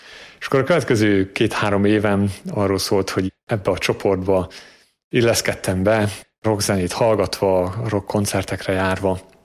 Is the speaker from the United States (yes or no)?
no; Transylvania, Romania; also born or lived in England; now in Hungary; a Korátlan Kriszti közösség tagja. Erdélyben születtem és nevelkedtem, majd Isten 12 évre Angliába vezetett, és most 2 éve Magyarországon élünk a közösséggel. Katolikus családban születtem és nőttem fel